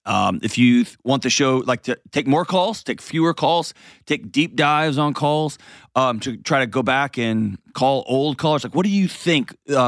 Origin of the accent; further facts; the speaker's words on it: Houston, Texas, United States; Let's go out to my hometown, H-Town, and talk to Michael.